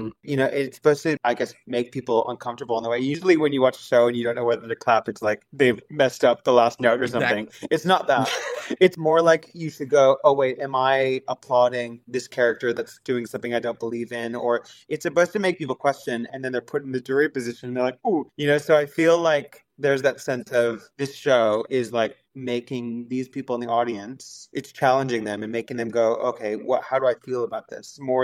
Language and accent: English; Sydney, New South Wales, Australia; I'm from Sydney myself